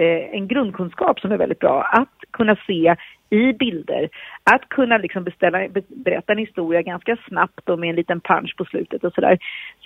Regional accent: Vänersborg, Västra Götaland County, Sweden; I Vänersborg och Öxnered då där jag växte upp

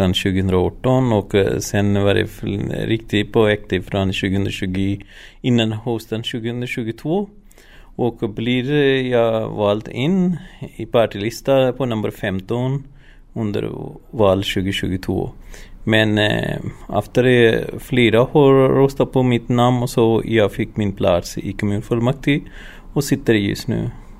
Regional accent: Pakistan; Swedish is a second language; moved away as an adult; now in Sweden; Jag kommer ifrån Pakistan. Och jag kom till Sverige när jag var 20 år gammal. 26 år gammal, sorry.

